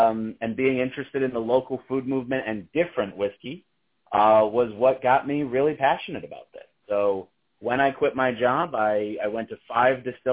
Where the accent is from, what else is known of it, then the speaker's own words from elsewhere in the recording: Rochester, New York, United States; also born or lived in Washington, D.C.; Yeah, so I am actually originally from Rochester, New York. I was born and raised here, moved away for college and landed in Washington, D.C., where I was an accountant.